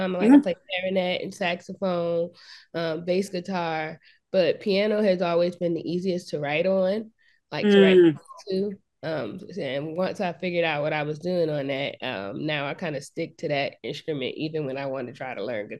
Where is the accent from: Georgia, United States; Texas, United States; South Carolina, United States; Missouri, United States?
Georgia, United States; Savannah; also born or lived in New Jersey; I grew up in Savannah. Spent most of my life there. I was born in Jersey, but I spent most of my life in Savannah.